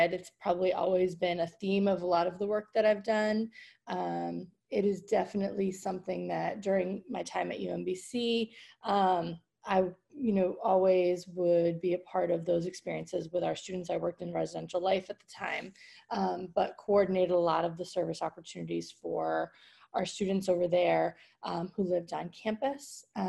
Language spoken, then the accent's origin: English; Massachusetts, United States; moved away as an adult; now in Baltimore, United States; I live in Baltimore City with my family. I have a almost 11-year-old daughter, and I grew up in Massachusetts, but have kind of lived here now my adult life down in Maryland.